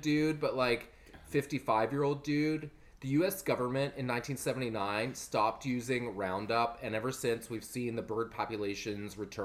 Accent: Canada; As a Canadian, he represents us well, man.

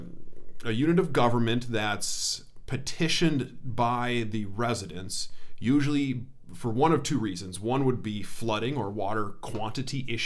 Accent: Big Lake, Minnesota, United States; I'm a Minnesota native. I grew up in Big Lake. It's a little town northwest of the Twin Cities, about 45 minutes or so.

